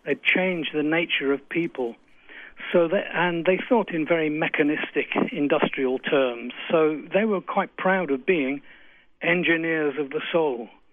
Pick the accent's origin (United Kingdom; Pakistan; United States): United Kingdom; being British with all of our saga of the hacking of emails and telephones going on in our country at the moment